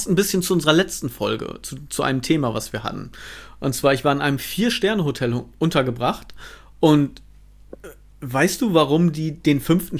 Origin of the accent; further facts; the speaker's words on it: Lower Saxony, Germany; Sieht ein bisschen da so aus wie bei uns in Ostfriesland, nur mit Bergen.